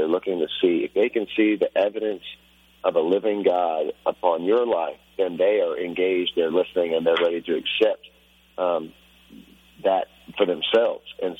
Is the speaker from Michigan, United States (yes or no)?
no; Texas, United States; we were supposed to play near my hometown, where a lot of my family's from in Texas